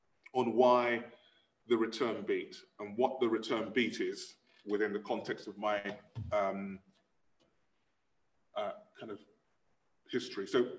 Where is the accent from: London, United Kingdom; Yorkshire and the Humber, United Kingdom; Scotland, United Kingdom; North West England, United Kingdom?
London, United Kingdom; I was born in Clapham, London. I'm a Londoner, South London boy.